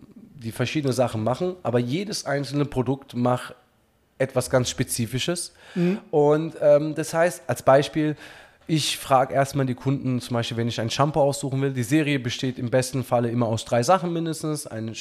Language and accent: German; Turkey; Ich bin ursprünglich aus der Türkei und wir haben da ein Strandhaus mit Zitrusfrüchten.